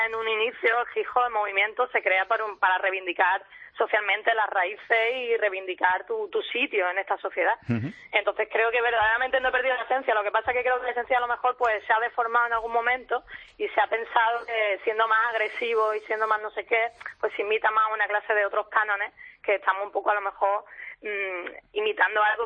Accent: Málaga, Andalusia, Spain; yo soy de aquí, de Málaga

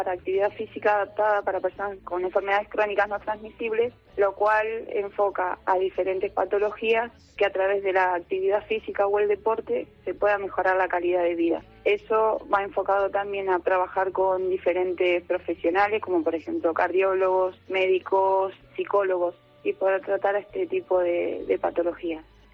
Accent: Argentina; now in Spain; Sí, yo soy argentina.

